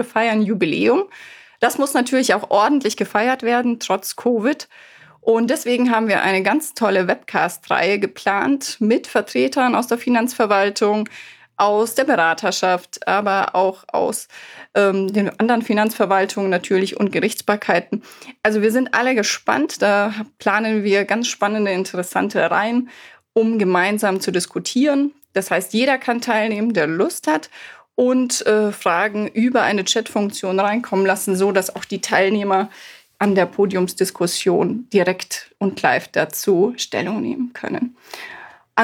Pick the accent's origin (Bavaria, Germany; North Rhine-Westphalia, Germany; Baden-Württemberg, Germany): Bavaria, Germany; Ich komme ja ursprünglich auch aus Bayern, da gibt es ja nur Fasching